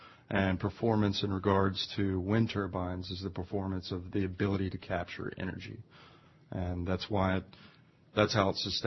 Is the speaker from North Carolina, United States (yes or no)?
yes; North Carolina, United States; I grew up in Appalachian Mountains in North Carolina. I'm a good old boy myself